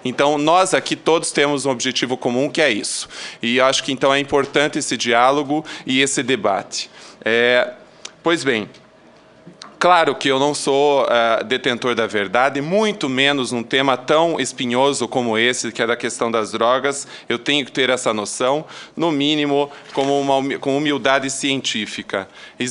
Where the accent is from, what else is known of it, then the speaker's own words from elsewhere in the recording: Santa Catarina, Brazil; como catarinense, me proponho a visitar vocês em Florianópolis